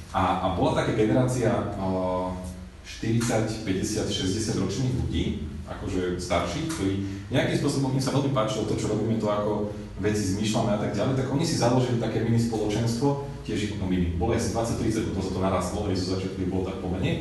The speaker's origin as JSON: {"language": "Slovak", "town": "Sereď", "region": "Trnava Region", "country": "Slovakia", "said": "pochádzam zo Serede, v Serede žijem, bývam, som."}